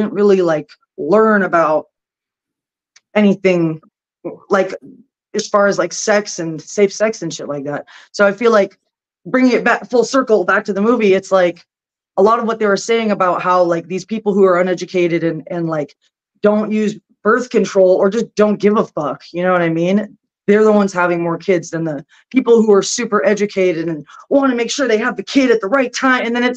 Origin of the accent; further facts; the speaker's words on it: Los Angeles, California, United States; Yeah. I grew up in Los Angeles.